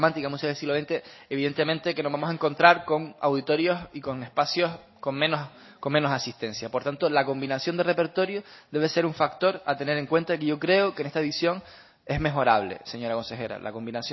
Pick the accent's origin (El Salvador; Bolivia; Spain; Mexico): Spain; Canary Islands; Cuando yo digo que soy de Canarias, todos piensan en Canarias sol y playa